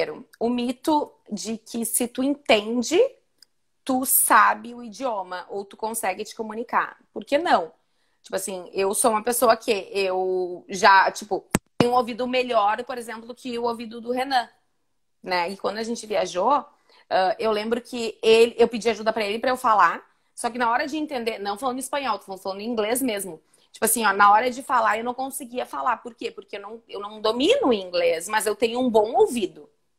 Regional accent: Rio Grande do Sul, Brazil; Então, assim, é como se fosse, por exemplo, eu, gaúcha, conversa

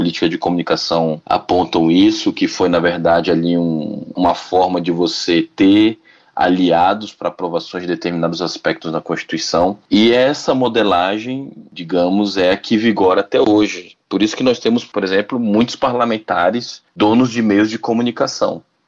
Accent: Belém, Pará, Brazil; also born or lived in Salvador; eu nasci em Belém, eu nasci em Salvador, aliás, mas eu sou de Belém. Fui criado em Belém.

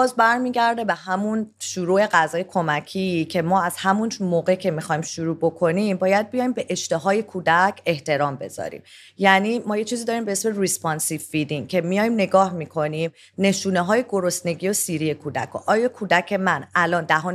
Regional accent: Iran; خب ببینید ما ایرانی هستیم

